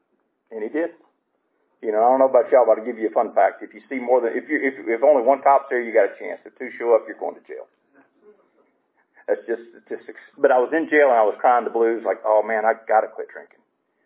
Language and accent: English; Decatur, Georgia, United States; also born or lived in Flowery Branch; I actually grew up, I'm from Flowery Branch. I live up at the lake now, but I grew up in Decatur.